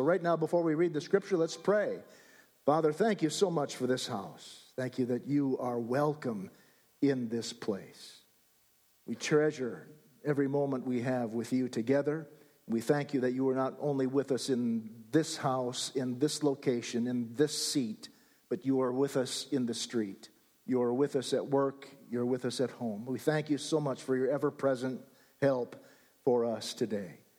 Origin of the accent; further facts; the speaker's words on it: Minnesota, United States; But anyhow, I was raised in Minnesota and spent a lot of time on the water, in boats, fishing along the shore